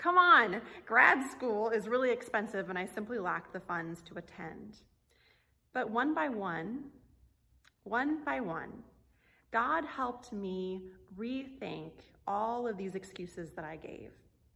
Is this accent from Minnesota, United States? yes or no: no; Nebraska, United States; now in Michigan, United States; You see, I'm from Nebraska originally, the great Cornhusker state, the state with lots of corn and cattle and other crops, and finding bodies of water is a little bit fewer and far between than what we have so plentifully here in Michigan.